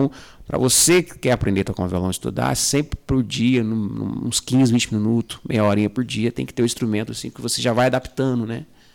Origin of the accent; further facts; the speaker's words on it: Guaxupé, Minas Gerais, Brazil; sou de Guaxupé, sou nascido e criado, morei muito tempo ali no Catetos, aí na divisa com, aí no bairro abaixo, Vila Toninho Zeitune. Sou filho de São João Batista, Dona Erminda. Guaxupeano mesmo.